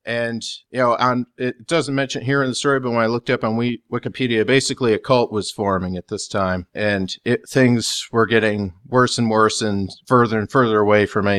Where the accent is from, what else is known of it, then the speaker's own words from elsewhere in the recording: United States; I'm sorry. I'm an American.